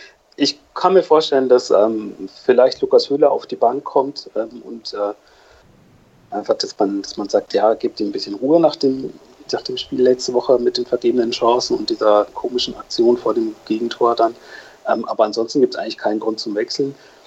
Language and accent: German; Freiburg, Baden-Württemberg, Germany; Das ist nicht so das Stadion, wo man gerne hinfährt als Freiburger.